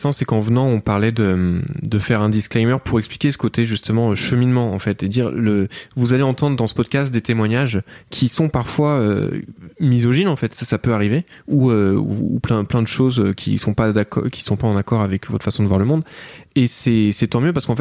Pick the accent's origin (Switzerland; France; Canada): Switzerland; Alors, ok, on est neutre, on est apolitique, on est suisse